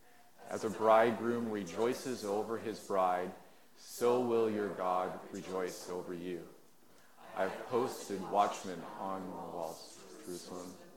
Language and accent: English; Montreal, Quebec, Canada; now in Vancouver, Canada; born in Vancouver. Mostly grew up in Montreal. My mom and I, we went to Montreal, but I'd always come back here and visit my dad.